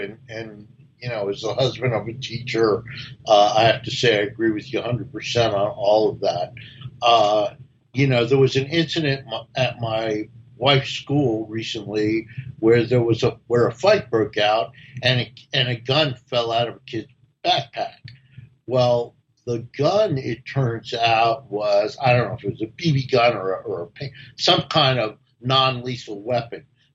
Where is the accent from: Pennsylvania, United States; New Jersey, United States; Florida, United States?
New Jersey, United States; I grew up in North New Jersey, which was arguably at the time one of the most dangerous cities in America.